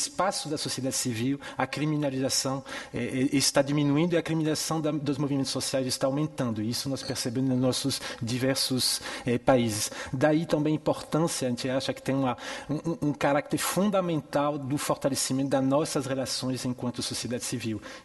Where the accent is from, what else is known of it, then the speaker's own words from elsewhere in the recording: Bahia, Brazil; eu estou pensando entre Angola e Bahia, né, de onde eu venho